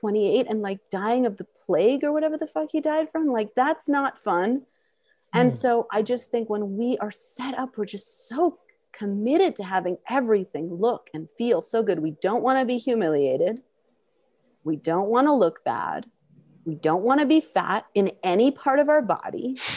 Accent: Queens, New York, United States; I'm from Queens, but people just assume, and they see a Jewish girl who's, again, well-educated, well-spoken, and they're like, she's rich.

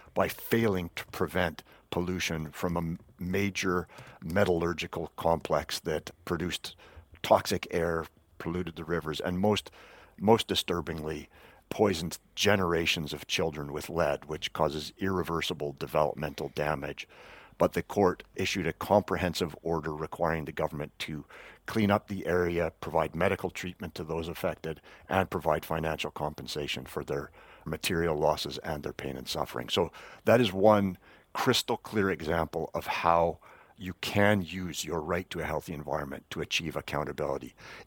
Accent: Canada; I'm from Canada

